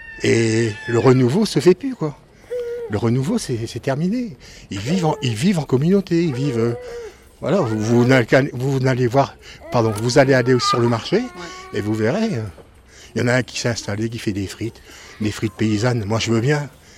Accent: northern France, France; Moi, je suis natif du nord de la France et j'habite ici depuis une quinzaine d'années.

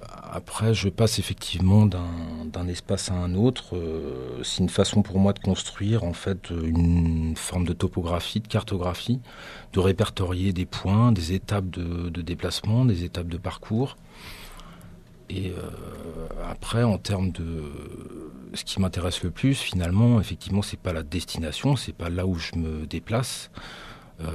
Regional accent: Brittany, France; je viens de Bretagne, un pays qui est un petit peu loin d'ici, en bord de mer.

